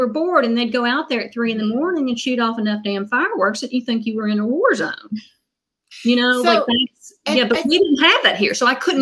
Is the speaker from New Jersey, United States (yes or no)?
no; Kentucky, United States; now in New York City, United States; Like I've got a really good friend who actually grew up 20 minutes from where I grew up in Kentucky.